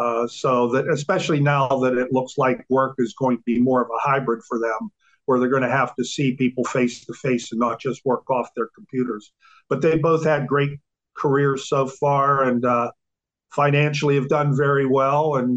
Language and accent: English; Pennsylvania, United States; I'm a native Westmoreland County person. I was born in Westmoreland Hospital, was raised here, went to Greensburg-Salem High School